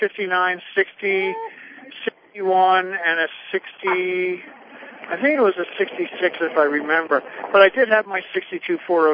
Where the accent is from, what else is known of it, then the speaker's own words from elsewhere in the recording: Philadelphia, Pennsylvania, United States; I remember, because I was raised in Philadelphia, kids had their 409s and the 62 vets